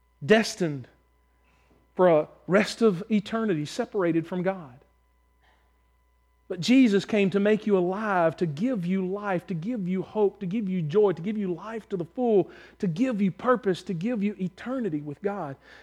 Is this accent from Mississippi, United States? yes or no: yes; Mississippi, United States; born there; I was born in South Mississippi. I'm more Southern than you are.